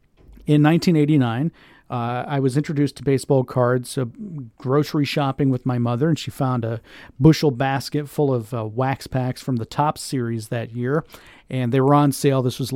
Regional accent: Seffner, Florida, United States; And for me, growing up in Little Sefner, Florida, which is outside of Tampa, it's about 20 minutes outside of Tampa

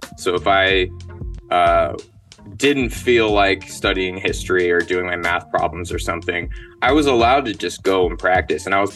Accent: Houston, Texas, United States; I grew up in Houston, Texas.

